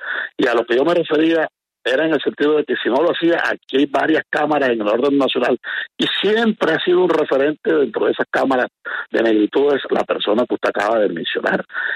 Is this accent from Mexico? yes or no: no; Barranquilla, Atlántico, Colombia; Yo vengo desde la Junta de Acción Comunal del barrio Santa María, un barrio al sur de Barranquilla, donde me crié, donde me formé, donde me hice. Un barrio vulnerable, un barrio de invasión.